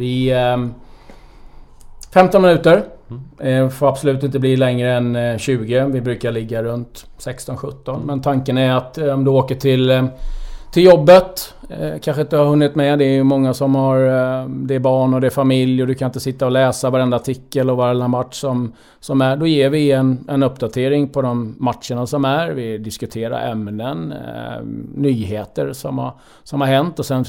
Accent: Håvslätt, Jönköping County, Sweden; Så att en bit utanför Jönköping där växte jag upp. Jaha. I Håvslätt

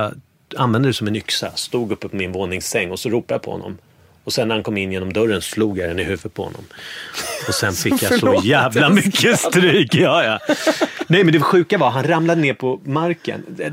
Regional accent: Bergshamra, Stockholm County, Sweden; det här är helt annorlunda från där jag kommer från. Från Bergshamra. Där var det mycket mer blandat. Du vet, det var akademikerbarn i Bergshamra. Framförallt i Kungshamra, där jag bodde.

